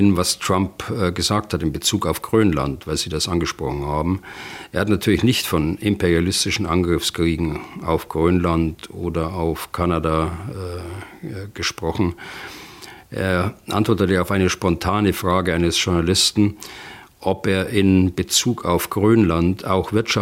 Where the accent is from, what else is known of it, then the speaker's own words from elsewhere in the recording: Bavaria, Germany; now in Berlin, Germany; Ich bin als Bayer hier in Berlin ziemlich bodenständig, mitten in Berlin.